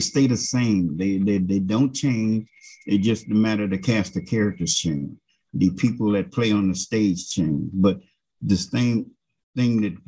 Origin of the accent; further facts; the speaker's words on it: United States; I'm an American, but I've seen enough of the world to know